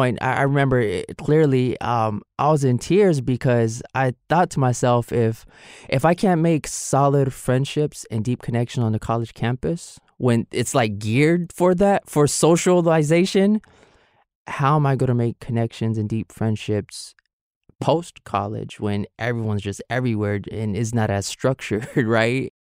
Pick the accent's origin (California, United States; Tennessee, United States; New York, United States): California, United States; San Francisco; I grew up here in San Francisco. We grew up doing what teenagers in the city